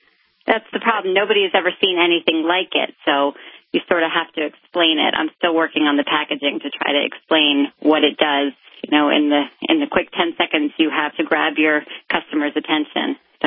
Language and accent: English; Washington, District of Columbia, United States; now in New York, United States; I grew up in the Washington, D.C. area and have been living just outside New York City for about the past 16 years.